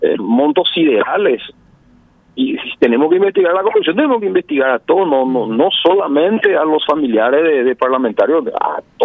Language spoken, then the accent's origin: Spanish; Paraguay; nos movemos mal como paraguayos